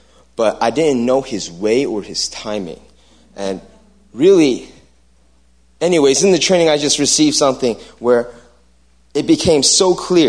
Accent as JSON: {"language": "English", "town": "Piscataway", "region": "New Jersey", "country": "United States", "said": "I'm from Piscataway, New Jersey."}